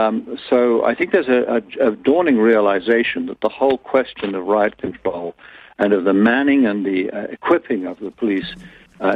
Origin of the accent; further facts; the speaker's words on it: England, United Kingdom; As an Englishman of Scots descent